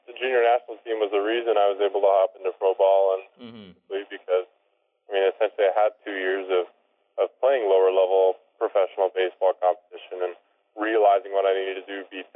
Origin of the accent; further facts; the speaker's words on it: Canada; So that's just another proof of that kind of fraternity that we have as Canadian baseball players.